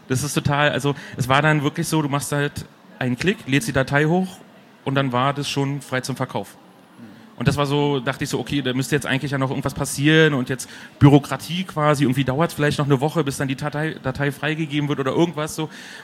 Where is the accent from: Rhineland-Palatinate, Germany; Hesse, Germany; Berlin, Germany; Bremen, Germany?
Berlin, Germany; Also ich bin aus Berlin